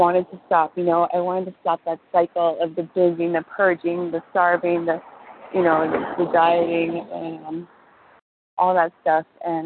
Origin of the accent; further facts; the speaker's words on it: Los Angeles, California, United States; I'm from Los Angeles, California.